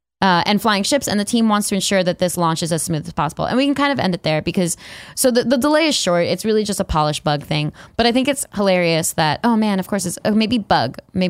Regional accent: New York, United States; No, sarcasm. I'm from New York.

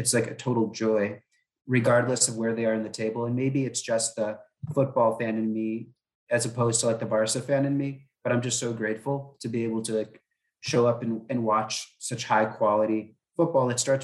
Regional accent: United States; Well, I'm an American who has nothing to lose

